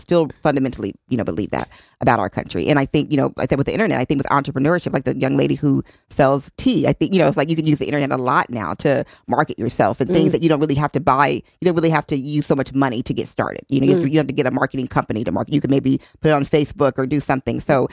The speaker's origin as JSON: {"language": "English", "region": "Oklahoma", "country": "United States", "tie": "born or raised there", "moved": "as an adult", "lives_now": "Connecticut, United States", "said": "I came from Oklahoma. Before coming to Yale, I never had even been to Connecticut before in my life. I was very much like a Oklahoma, born and raised person."}